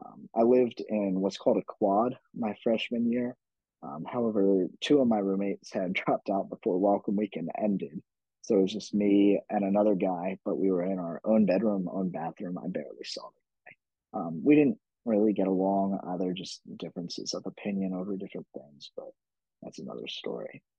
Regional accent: Mechanicsburg, Pennsylvania, United States; I grew up in Mechanicsburg, went to Mechanicsburg High School.

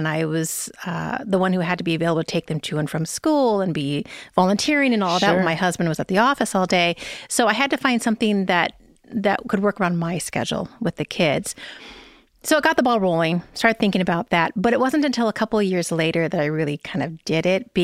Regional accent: Seattle, Washington, United States; moved away as an adult; I'm originally from Seattle and I moved down here to California after college.

